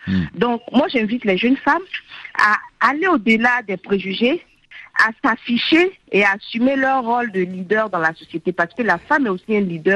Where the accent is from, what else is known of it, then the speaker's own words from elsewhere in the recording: Côte d’Ivoire; chez nous en Côte d'Ivoire, la situation de la femme, de la jeune femme a beaucoup évolué